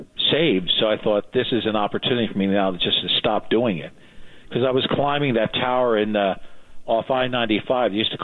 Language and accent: English; Fort Lauderdale, Florida, United States; No, I grew up in Fort Lauderdale.